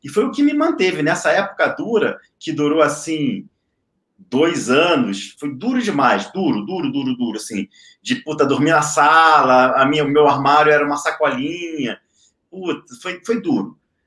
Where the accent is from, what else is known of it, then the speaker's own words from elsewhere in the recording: Rio de Janeiro, Brazil; Eu sou carioca, carioca, palavrão é vírgula